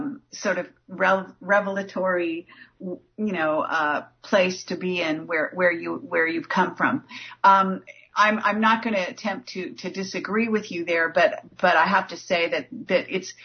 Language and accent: English; California, United States; I come from Northern California.